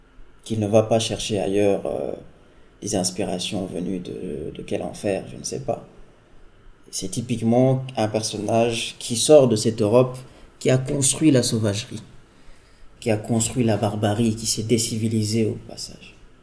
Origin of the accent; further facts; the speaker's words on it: Guinea; moi je suis Africain de Guinée-Conakry